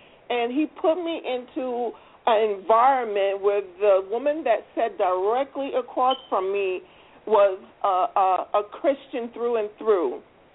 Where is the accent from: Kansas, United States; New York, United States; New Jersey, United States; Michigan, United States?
New Jersey, United States; now in Northern Virginia, United States; I'm originally from New Jersey, but I currently reside in Northern Virginia. I'm in the IT field.